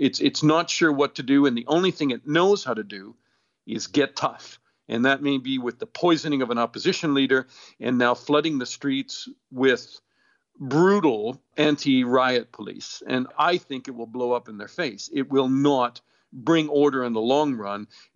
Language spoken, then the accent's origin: English; Canada; born there; I was born in Canada